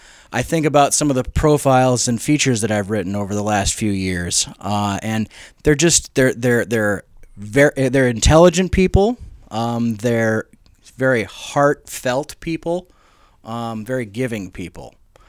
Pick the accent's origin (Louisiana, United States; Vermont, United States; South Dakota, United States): South Dakota, United States; Faulkton; born there; I was born in Falkton, South Dakota, small town